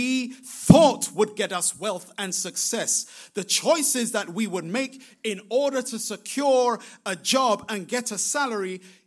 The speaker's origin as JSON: {"language": "English", "region": "London", "country": "United Kingdom", "tie": "born or raised there", "said": "And I remember growing up in London"}